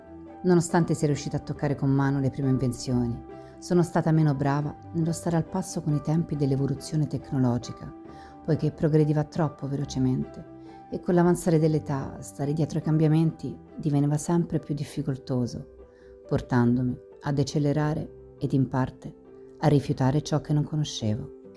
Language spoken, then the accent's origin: Italian; Maglianico, Abruzzo, Italy; born there; Sono nata a Maglianico, in provincia di Chieti, nella Valle dei Sensi, ove la collinetta fa da piedistallo al piccolo comune.